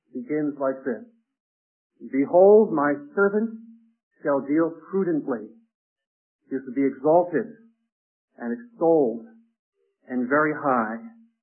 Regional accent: North Carolina, United States; accent: New Jersey twang; also born or lived in New Jersey; you'll hear my New Jersey twang in my voice, but I'm really from North Carolina.

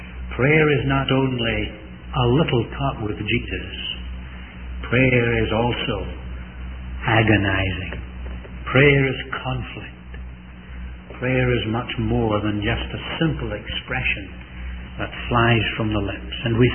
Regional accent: Scotland, United Kingdom; as I look back as a Scotsman to the days of the Covenanters in our country in the 1600s

